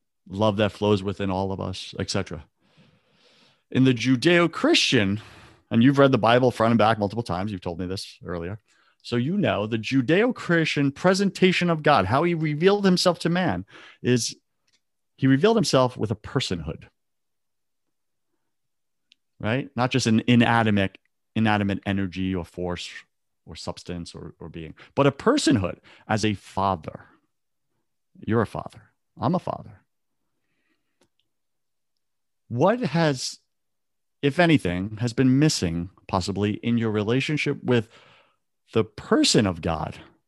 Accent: New York, United States; First off, you're a New Yorker. I'm a New Yorker, right? We got thick skin, right? It's how we were trained.

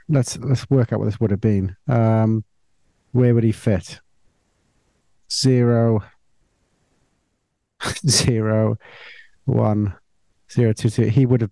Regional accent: Wales, United Kingdom; I don't know whether it's a lifetime of being Welsh, but it's only the Europeans that can be like five points clear and still completely certain you're going to lose.

